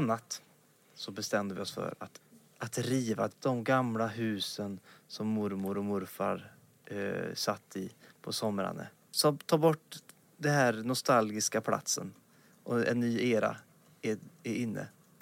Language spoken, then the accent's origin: Swedish; Uddevalla, Västra Götaland County, Sweden; Och jag och Emil var ju hemma i Uddevalla en hel vecka.